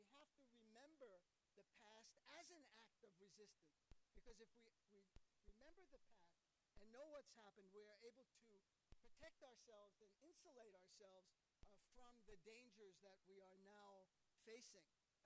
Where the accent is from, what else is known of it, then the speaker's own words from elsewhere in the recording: New York City, New York, United States; but I'm from the Upper East Side in Manhattan, called Germantown. Now it's called Yorkville.